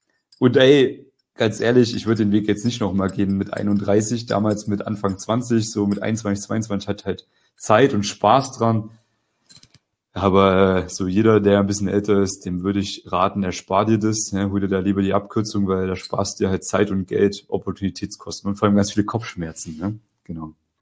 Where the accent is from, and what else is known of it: East Germany, Germany